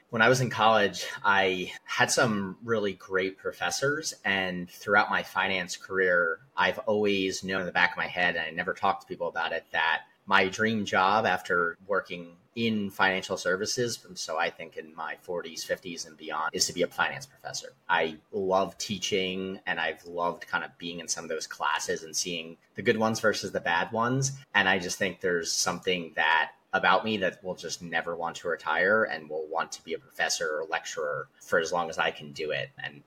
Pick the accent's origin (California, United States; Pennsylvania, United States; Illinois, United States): Pennsylvania, United States; I grew up in Pennsylvania.